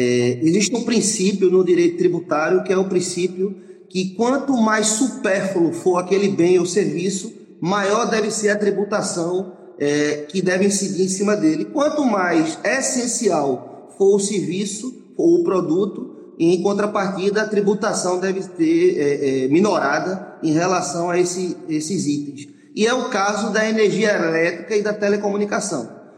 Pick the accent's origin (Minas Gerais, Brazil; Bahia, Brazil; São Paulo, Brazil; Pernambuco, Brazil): Pernambuco, Brazil; eu sou pernambucano